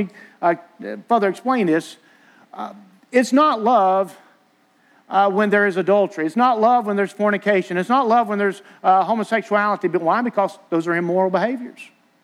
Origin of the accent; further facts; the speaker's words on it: Vidalia, Georgia, United States; I'm from South Georgia. I'm from Vidalia.